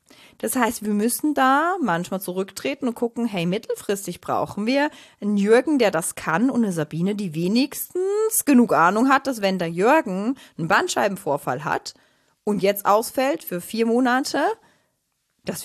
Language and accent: German; Switzerland; Ich bin Schweizerin